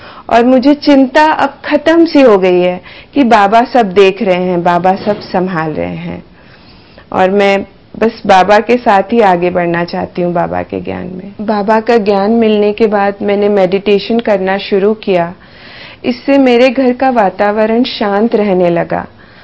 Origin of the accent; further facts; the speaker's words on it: Indore, Madhya Pradesh, India; moved away as an adult; also born or lived in Mumbai; now in United States; मैं इंदौर शहर में पली बड़ी, लेकिन शादी के बाद मैं मुंबई चली गई। मुंबई में कुछ ही समय रही, उसके बाद मैं अपने हस्बैंड के साथ अमेरिका मूव हो गई।